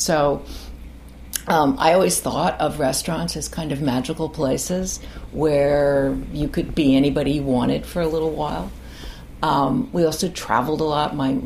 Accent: New York, United States; I grew up in Greenwich Village with a mother who was seriously food challenged.

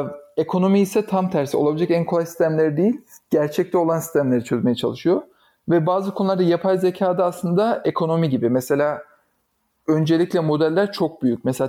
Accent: Dinar, Afyonkarahisar, Turkey; also born or lived in İzmir; Ben yani İzmir'de doğdum ama hemen yani daha çok küçükken, 2 yaşındayken falan biz taşındık. Ben aslında ilkokula Afyon'da bile değil, Afyon'un ufak bir ilçesinde gittim. Dinar diye bir ilçesi vardı. Deprem sayesinde biliniyor olabilir. Hatta biz de deprem yüzünden ayrıldık.

